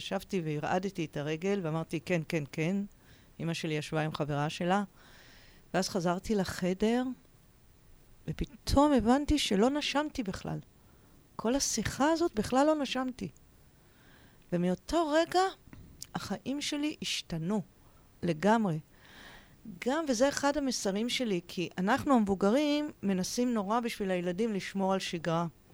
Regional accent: Tel Aviv, Tel Aviv District, Israel; באמת היינו משפחה, אחי הבכור ושתי בנות, וגרנו בתל אביב, ואבא שלי היה עורך דין, אמא שלי הייתה עקרת בית.

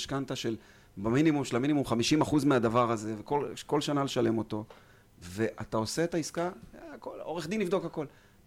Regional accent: Kiryat Ono, Central District, Israel; born there; עיר הולדתי בקריית אונו

